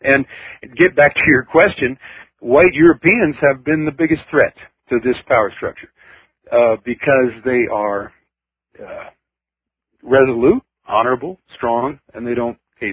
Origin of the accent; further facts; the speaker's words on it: United States; although since I grew up in America, it took me, you know, about 30 years to realize that it was, you know, something, you know, unique and to be proud of.